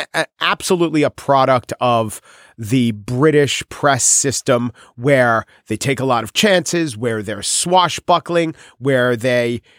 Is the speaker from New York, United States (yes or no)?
yes; New York, United States; So I'm from Long Island